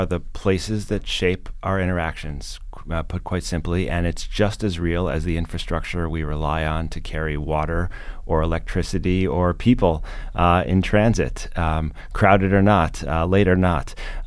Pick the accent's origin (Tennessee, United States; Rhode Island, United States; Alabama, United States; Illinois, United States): Illinois, United States; Chicago; also born or lived in New York City; I grew up in Chicago. I lived in New York City for 20 years